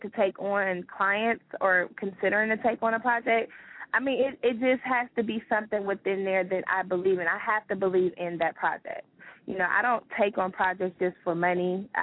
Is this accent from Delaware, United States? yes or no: no; Columbus, Ohio, United States; I'm from Columbus, Ohio.